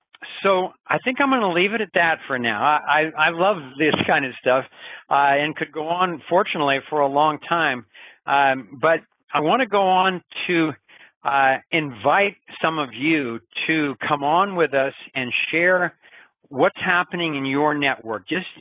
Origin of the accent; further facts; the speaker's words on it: Santa Cruz, California, United States; here in my hometown of Santa Cruz, California